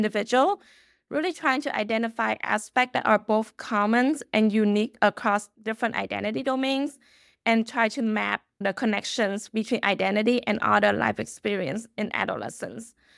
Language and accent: English; Los Angeles, California, United States; And then growing up in California, like LA, which is very diverse, I don't really think about ethnic and racial identity that much either.